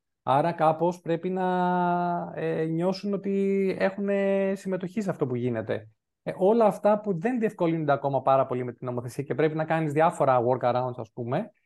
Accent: Patras, Western Greece, Greece; now in Athens, Greece; παρότι μεγάλωσα στην Πάτρα.

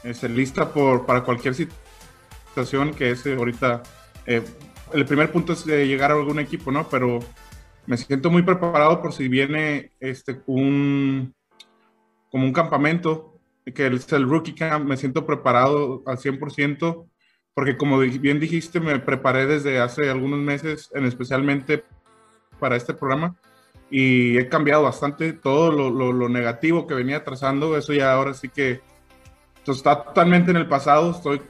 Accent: Mexico; Los jugadores mexicanos tenemos eso, ¿no? Mentalmente pues salimos preparados. Como mexicano, muchos nos van a entender que peleas en el día a día

